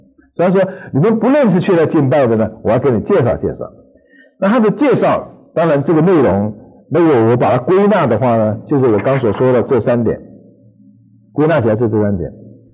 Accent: China; 哎，所以我们中国人是把神好像升华了，哇，捧上天去了。

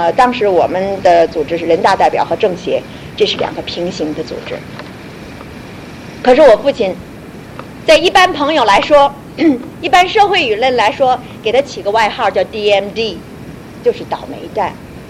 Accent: China; 因为我是在这个时代长大，就我们大陆说是解放了，这里说是变色

